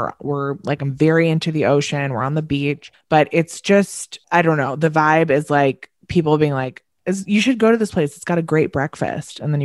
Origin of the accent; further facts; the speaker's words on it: New York, United States; Like, we're from Long Island. We get it.